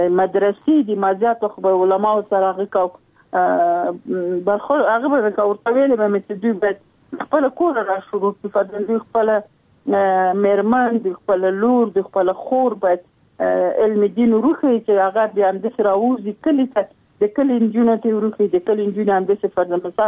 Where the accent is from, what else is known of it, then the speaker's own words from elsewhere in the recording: Sorkhab, Logar, Afghanistan; لمه درته چې د لوګر ولایت یم. د محمد اغي ولسوالي او د سرخاو د کلی.